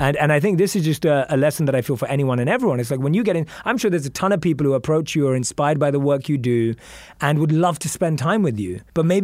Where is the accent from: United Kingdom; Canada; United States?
United Kingdom; London; I'm a kid growing up in London who thinks he's really cool, listens to rap music.